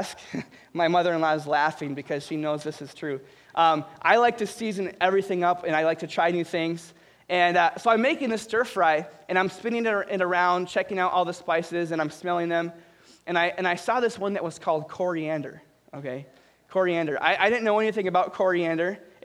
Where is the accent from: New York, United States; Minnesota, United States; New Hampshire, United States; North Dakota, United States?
Minnesota, United States; Now, the Vikings, on the other hand, I'm from Minnesota, that's another story, right?